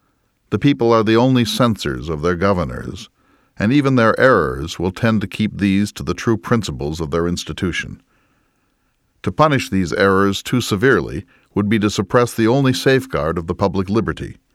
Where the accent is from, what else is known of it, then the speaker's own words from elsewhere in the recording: United States; I felt and was made to feel as a child growing up in America in the 1960s and 70s.